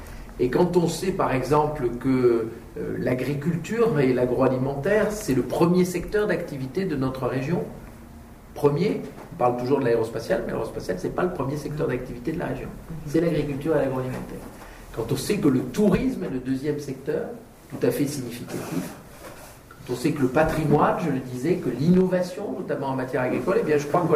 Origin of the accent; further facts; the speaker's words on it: Toulouse, Occitanie, France; je suis Toulousain d'origine et donc évidemment ce territoire ne m'était pas inconnu.